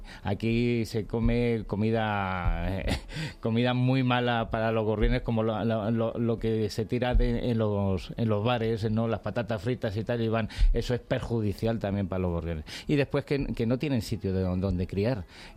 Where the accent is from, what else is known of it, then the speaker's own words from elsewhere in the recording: Gavilanes, Castile and León, Spain; Gavilanes es un pequeño pueblecito del Valle del Tietar, en la Sierra de Gredos, la cara sur de la Sierra de Gredos, un lugar maravilloso.